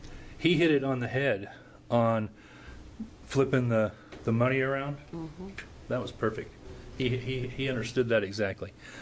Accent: Lebanon, Oregon, United States; I'm from Lebanon, Oregon. I've lived here for 57 years. I was born here. I'm only a second-generation Oregonian, but I'm proud of that fact, too.

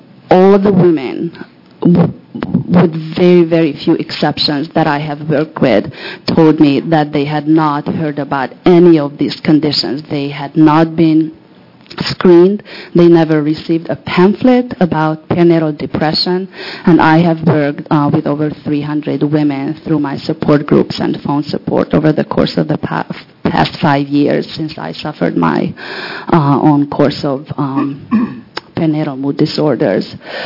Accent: Corvallis, Oregon, United States; I'm from Corvallis.

